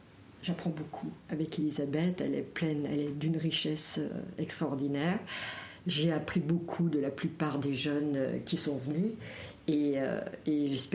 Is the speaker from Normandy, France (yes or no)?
no; Grand Est, France; Alors, je suis moi aussi alsacienne d'origine